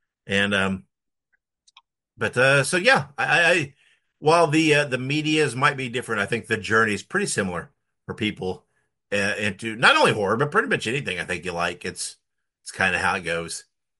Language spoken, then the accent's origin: English; Indiana, United States; I'm introduced to horror by watching the local horror host when I grew up in Indiana was Sammy Terry, and on watching his show.